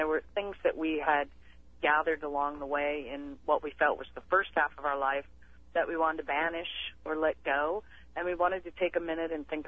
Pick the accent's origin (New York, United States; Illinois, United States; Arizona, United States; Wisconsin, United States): Wisconsin, United States; Well, we're both from Wisconsin, and we met in college.